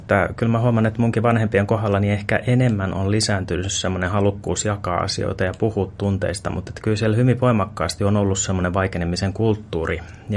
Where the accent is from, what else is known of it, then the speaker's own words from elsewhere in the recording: Helsinki, Uusimaa, Finland; mä itse asiassa synnyin Puotilassa, tai no tarkemmin ottaen tietysti Kätilöopistolla, mutta Itä-Helsingissä on tullut vietettyä nuoruus